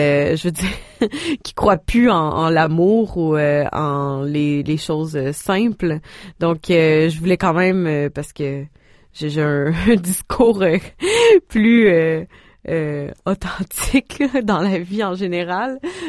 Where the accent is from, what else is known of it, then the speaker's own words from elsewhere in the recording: Sainte-Anne-de-la-Pérade, Quebec, Canada; Moi, je suis née à Sainte-Anne-de-la-Pérade, dans le coin de Trois-Rivières, donc j'ai grandi là.